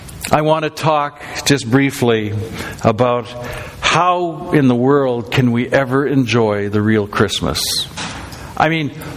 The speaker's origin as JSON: {"language": "English", "town": "Calgary", "region": "Alberta", "country": "Canada", "tie": "born or raised there", "said": "I grew up in Calgary, and we didn't have Woodward's in Alberta."}